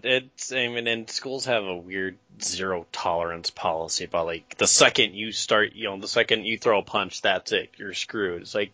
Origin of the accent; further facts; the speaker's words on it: Minnesota, United States; As I am from Minnesota, no, it's not.